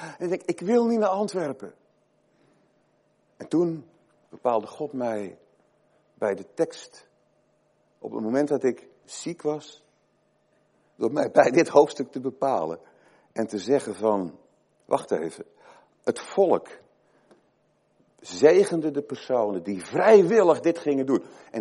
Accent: Krabbendijke, Zeeland, Netherlands; ik kom uit Krabbendijken in Zeeland. De naam zegt het al. Ik kom er van Kraamdieken. Dat is de Oosterschelde, de Westerschelde, een dorp. Zullen het 3500 inwoners zijn?

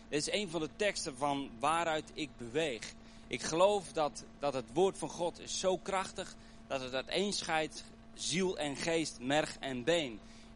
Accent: Urk, Flevoland, Netherlands; En geboren en getogen in Urk.

